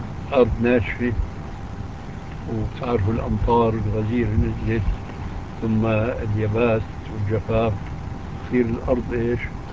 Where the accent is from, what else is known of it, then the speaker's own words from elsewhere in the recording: Syria; نحن بنسميه عندنا في سوريا حالوش